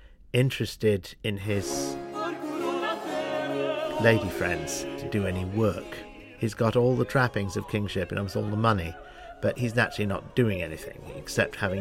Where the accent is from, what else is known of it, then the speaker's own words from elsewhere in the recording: United Kingdom; I'm as a British person dealing with Brexit.